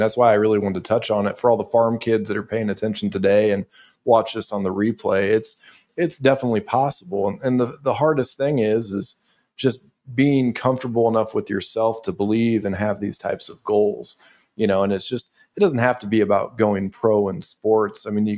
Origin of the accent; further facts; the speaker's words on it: Nebraska, United States; it seems very similar to how we grew up over here in Adams County, Nebraska.